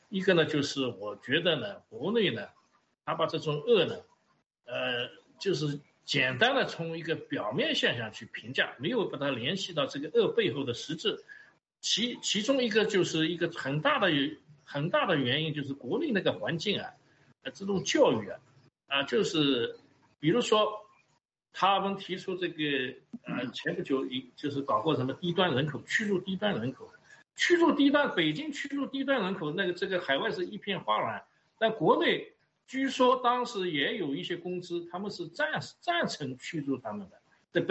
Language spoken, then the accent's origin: Chinese; United States; 我们美国人叫 VIP